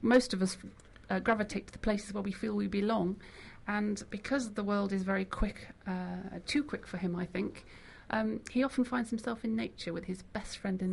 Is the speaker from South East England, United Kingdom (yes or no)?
no; East Midlands, United Kingdom; now in Bath, United Kingdom; I grew up in Lincolnshire, that's right. I live in Bath now. I worked in London for quite a while as a lawyer